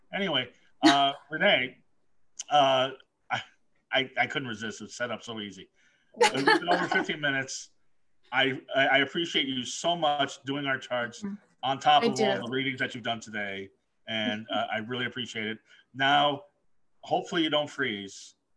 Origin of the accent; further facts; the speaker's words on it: Brooklyn, New York, United States; born there; I was born in Brooklyn, New York